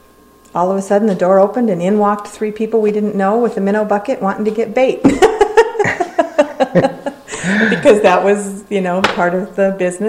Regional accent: Iowa, United States; We're from Iowa.

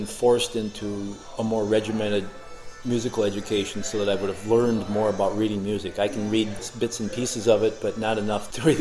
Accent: Winona, Minnesota, United States; also born or lived in Denver; I'm from Winona. People expect musicians to move around a lot, and I have.

